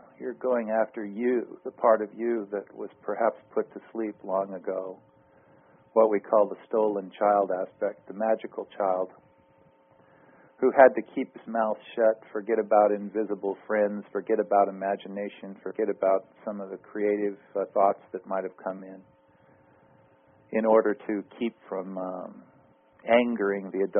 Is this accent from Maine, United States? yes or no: no; Long Beach, California, United States; the school where I grew up in Long Beach, California, Woodrow Wilson High School